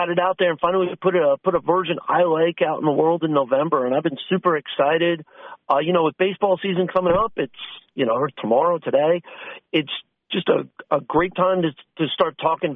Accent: Florida, United States; You know, I grew up in the Brevard County area.

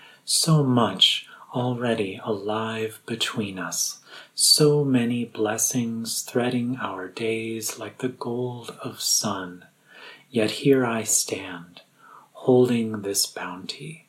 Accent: Midwest, United States; I grew up in the Midwest and have lived all across the country, so thinking that I might live in rural Vermont someday never really crossed my mind

